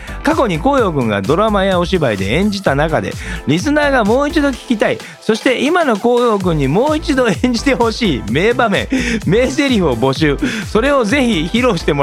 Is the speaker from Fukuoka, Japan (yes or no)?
yes; Fukuoka, Japan; 例えば私は出身が福岡なので有名なのはからし明太子、ラーメン、もつ鍋なんですが